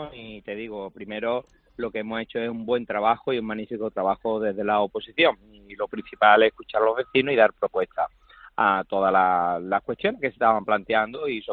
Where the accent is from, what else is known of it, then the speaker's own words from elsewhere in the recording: Benalmádena, Andalusia, Spain; conozco a Benalmádena, soy de Benalmádena, de padres, de abuelos